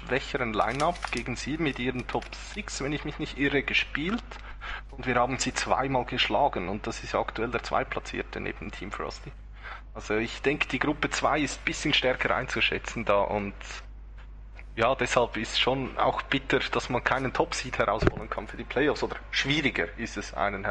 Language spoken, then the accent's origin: German; Zurich, Switzerland; wir kommen auch aus dem Raum Zürich, also das ist alles ohne Probleme.